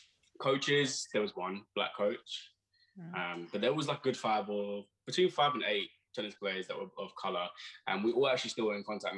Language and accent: English; Hackney, London, United Kingdom; because I was born and raised in Hackney